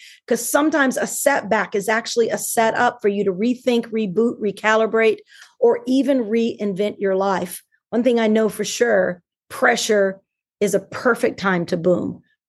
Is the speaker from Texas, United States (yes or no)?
yes; Dallas, Texas, United States; I'm from South Oak Cliff in Texas. And so that's the hood and probably not the safest place to live.